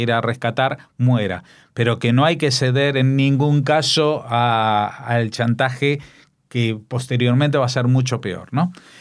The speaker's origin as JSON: {"language": "Spanish", "country": "Spain", "said": "Siempre hablamos de lo esperpénticos que somos los españoles."}